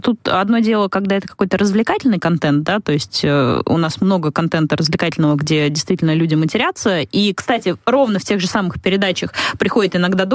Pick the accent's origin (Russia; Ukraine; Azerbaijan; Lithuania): Russia; Istra, Moscow Oblast; Ну, Истра, вот, это, извините меня, я там выросла, это 50 километров от Москвы, да.